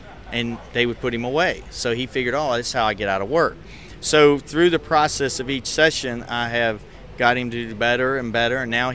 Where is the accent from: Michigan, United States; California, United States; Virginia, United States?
Virginia, United States; Is in Virginia. I'm right outside of the Richmond area in a little community called Powha